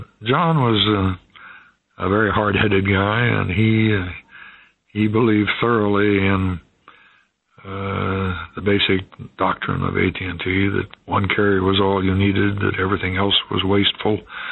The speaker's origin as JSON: {"language": "English", "town": "Seattle", "region": "Washington", "country": "United States", "tie": "born or raised there", "said": "they were actually meeting in my hometown of Seattle that year"}